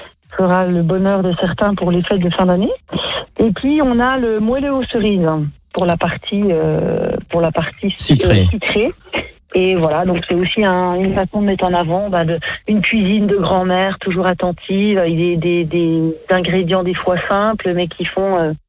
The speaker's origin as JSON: {"language": "French", "town": "Malans", "region": "Bourgogne-Franche-Comté", "country": "France", "said": "Il y en a un en Haute-Saône et il y en a un dans le Doubs et moi, c'est dans le Doubs."}